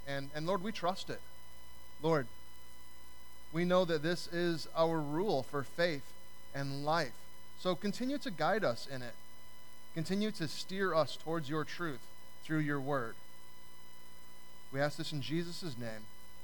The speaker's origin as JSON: {"language": "English", "town": "Cedar Rapids", "region": "Iowa", "country": "United States", "tie": "born or raised there", "said": "my family and I were traveling through my hometown, Cedar Rapids, Iowa"}